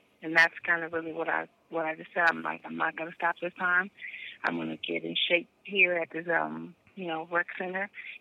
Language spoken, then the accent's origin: English; San Francisco, California, United States; My family, I'm born and raised in San Francisco.